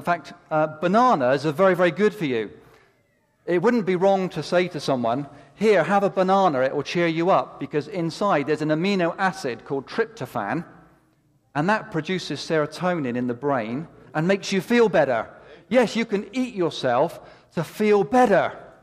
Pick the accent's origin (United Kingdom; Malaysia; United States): United Kingdom; England; You know, I'm from England. We're stiff, and we're all the rest of it.